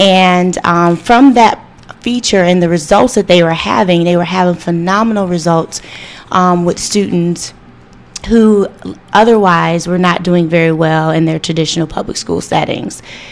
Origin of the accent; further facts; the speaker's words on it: Ohio, United States; I just want to say how happy and proud I am to be here in Columbus, back in my home state.